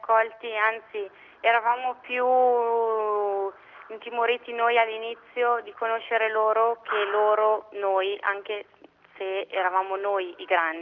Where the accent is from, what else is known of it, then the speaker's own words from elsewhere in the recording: Lodi, Lombardy, Italy; Io sono di Lodi, originaria di Lodi, vicino a Milano, e ho frequentato le superiori al Collegio San Francesco.